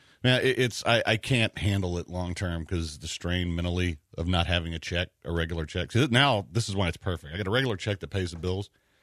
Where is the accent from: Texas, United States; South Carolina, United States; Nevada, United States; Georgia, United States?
Texas, United States; La Marque; We grew up in Lamarck, which basically it was not a great place to grow up.